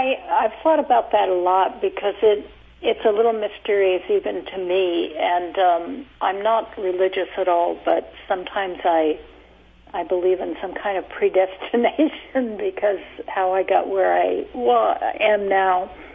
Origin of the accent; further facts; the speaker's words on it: Oklahoma, United States; I call the first chapter in my memoir of growing up in Oklahoma, Red Diaper Baby with a question mark